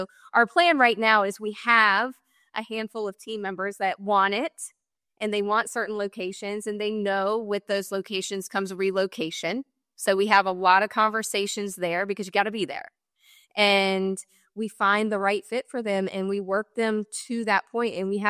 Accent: South Boston, Virginia, United States; we grew up in South Boston, Virginia. And so we came into an area where a lot of people knew who we were already.

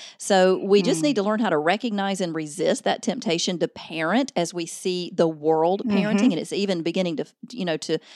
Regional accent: Alabama, United States; Yes, I am in Alabama. I was born and raised in Alabama, so you can't hide that Southern.

